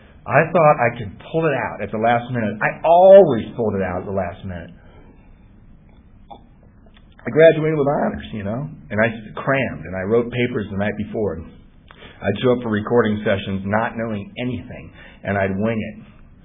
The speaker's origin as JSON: {"language": "English", "country": "Ireland", "said": "No hard feelings, right? We're Irish, and this is how it is."}